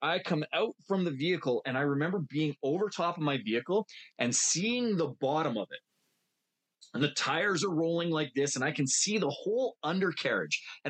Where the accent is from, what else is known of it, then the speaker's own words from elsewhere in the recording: Alberta, Canada; But I'm from Alberta. Snow don't scare me none.